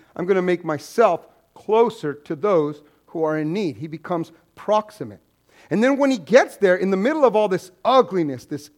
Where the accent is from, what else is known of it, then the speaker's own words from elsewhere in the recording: New Mexico, United States; I recommend green chili on them, but I'm from New Mexico.